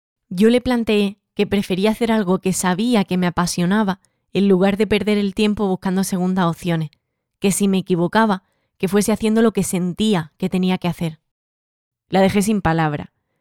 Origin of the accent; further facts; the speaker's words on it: Almería, Andalusia, Spain; Nosotros somos de Almería.